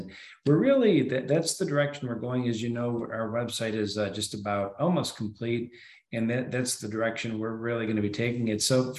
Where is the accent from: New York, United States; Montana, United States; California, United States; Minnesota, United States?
New York, United States; Buffalo; remember, I'm from Buffalo, you know, so I'm joking around.